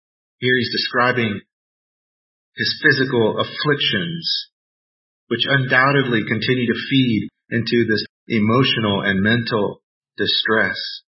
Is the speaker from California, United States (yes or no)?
no; Houston, Texas, United States; And one thing growing up in Houston teaches you is that the livestock show and rodeo is huge.